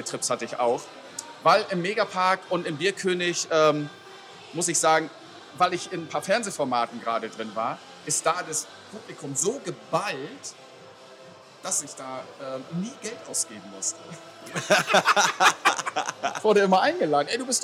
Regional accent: Hamburg, Germany; Ich komme aus Hamburg, Reeperbahn, da ist man Säufer.

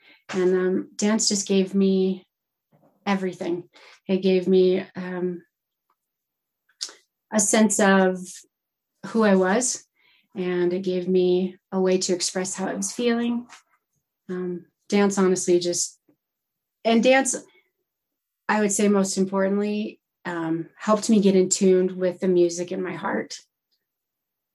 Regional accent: Texas, United States; Yeah, I grew up down south in Texas, and I had such a happy childhood.

